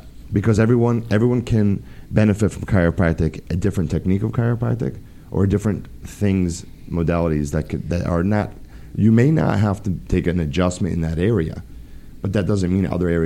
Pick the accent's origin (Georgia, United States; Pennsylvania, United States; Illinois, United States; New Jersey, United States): New Jersey, United States; born there; I was born in New Jersey, yeah.